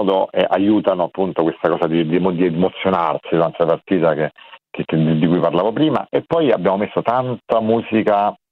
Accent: Rome, Lazio, Italy; born there; nostra madre si è spostata a Roma, quindi noi siamo nati a Roma, ma Palmi l'abbiamo frequentata e la frequentiamo ancora tantissimo.

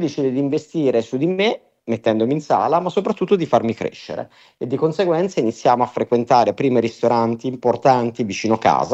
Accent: San Benedetto del Tronto, Marche, Italy; noi vivevamo al mare, sono originario di San Benedetto del Tronto, quindi una località turistica fatta di alberghi, di ospitalità e di turismo

